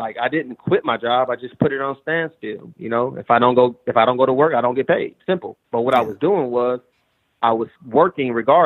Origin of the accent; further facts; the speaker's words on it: Los Angeles, California, United States; I got one kid right now, and I'm from Los Angeles, California.